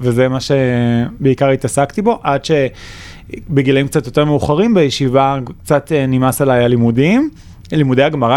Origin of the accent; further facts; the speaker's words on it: Tirat Carmel, Haifa District, Israel; born there; נולדתי בשנות ה-80 בטירת הכרמל למשפחה דתית, דתית מסורתית מרוקאית מאוד אדוקה.